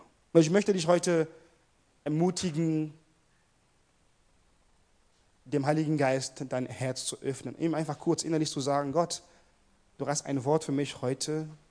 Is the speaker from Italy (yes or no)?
no; Cameroon; moved away as an adult; now in Hannover, Germany; ich komme ursprünglich aus Kamerun und lebe in Deutschland schon seit 16 Jahren. Bin, wie viele, glaube ich, hoffe ich, denke ich, Kameruner hier nach Deutschland gekommen zum Studieren.